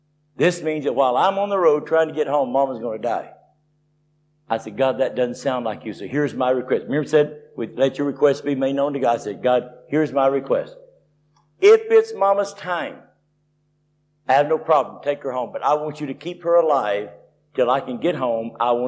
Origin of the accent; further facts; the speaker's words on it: Tennessee, United States; now in Florida, United States; I live 600 miles in Florida from where I grew up in Tennessee.